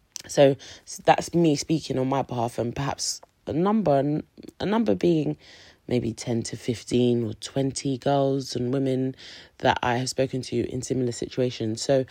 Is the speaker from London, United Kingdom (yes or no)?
yes; London, United Kingdom; I'm from South London, and I'm black.